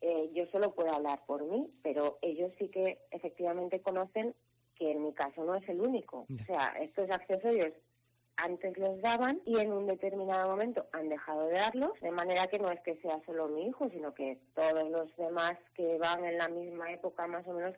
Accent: Cantabria, Spain; como somos de Cantabria, pues lo tenemos que gestionar aquí en Cantabria.

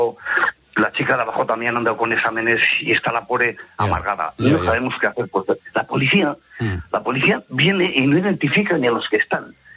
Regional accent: Logroño, La Rioja, Spain; Ya sabes, yo soy de Logroño.

